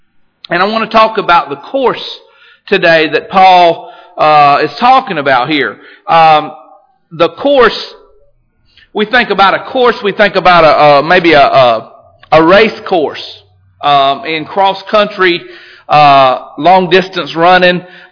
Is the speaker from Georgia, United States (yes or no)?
no; North Carolina, United States; I know I'm from North Carolina, and so any of you want to throw anything at me, go ahead now and get it over with.